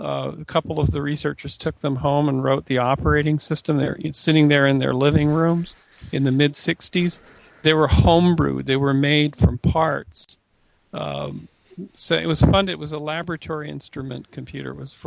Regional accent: Canada; I'm Canadian, by the way, originally.

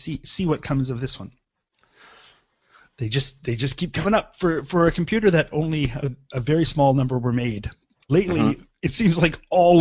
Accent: Canada; I'm a Canadian.

